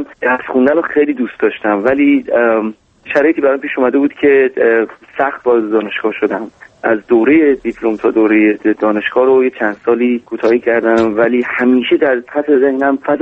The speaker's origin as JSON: {"language": "Persian", "town": "Tehran", "region": "Tehran Province", "country": "Iran", "tie": "born there"}